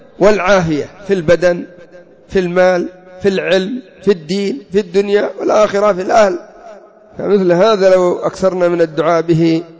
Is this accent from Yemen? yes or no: yes; Yemen; ولا الصيدليات عندنا في اليمن العلاجات فاسدة في أغلبها بسبب الحرارة